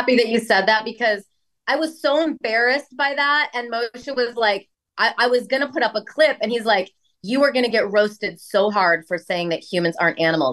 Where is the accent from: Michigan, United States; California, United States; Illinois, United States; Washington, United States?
Illinois, United States; For me, like when I grew up in Illinois, and basically, you know, I'd work in a grocery store